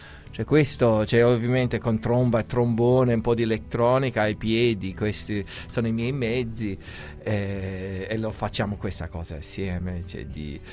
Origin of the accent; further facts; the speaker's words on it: United States; also born or lived in Canada; now in Italy; E cresciuto negli Stati Uniti.